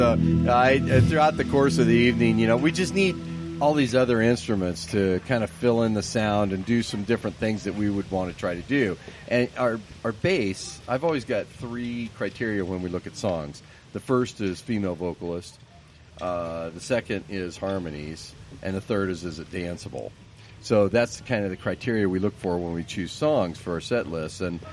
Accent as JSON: {"language": "English", "town": "Phoenix", "region": "Arizona", "country": "United States", "tie": "born or raised there", "said": "My background, I'm from Phoenix. I didn't go into that. But, yeah, I'm actually fourth generation Arizonan. Grew up in Phoenix."}